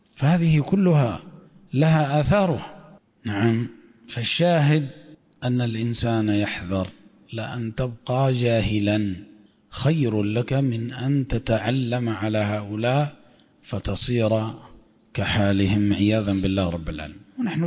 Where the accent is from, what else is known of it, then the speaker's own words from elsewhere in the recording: Libya; في بلادنا ليبيا